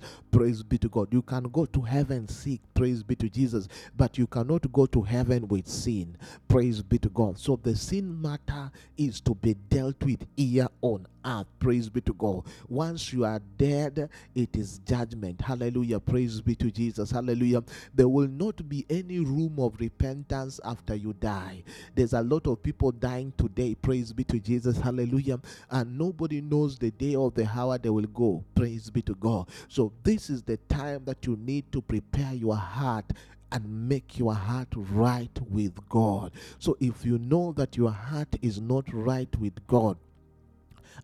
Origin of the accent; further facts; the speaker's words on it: Kenya; I come from Kenya and I've witnessed this.